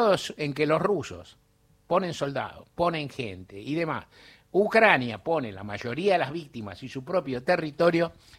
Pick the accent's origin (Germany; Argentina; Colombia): Germany; no somos ni fuimos nazis, no somos violentos, somos un país que progresa, que trabaja, donde la gente estudia, que otorga becas, somos la locomotora de Europa